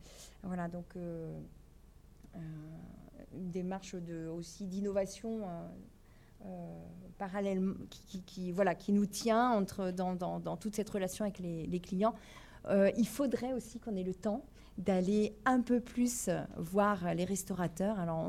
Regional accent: Provence-Alpes-Côte d'Azur, France; Moi, je venais de Provence et j'avais envie de marchés qui vivent

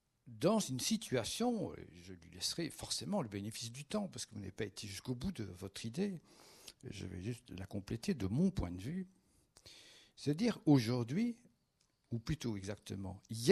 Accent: Brussels, Belgium; Je suis bruxellois, mais j'ai travaillé dans une boîte danoise, j'ai travaillé en Allemagne, j'ai travaillé en Grande-Bretagne.

